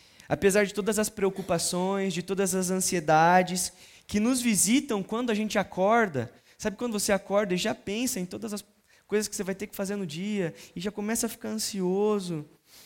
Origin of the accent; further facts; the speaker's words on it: Sorocaba, São Paulo, Brazil; Eu tenho 23 anos, eu sou de Sorocaba, sou do Hub Sorocaba e lidero, pastoreio ali os adolescentes e jovens da nossa comunidade.